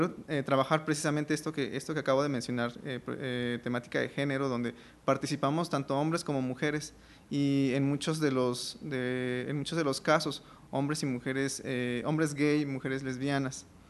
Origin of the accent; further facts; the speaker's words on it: Cuetzalan, Puebla, Mexico; yo soy de Cuetzalan y mi primer acercamiento con las masculinidades también ha sido a través del feminismo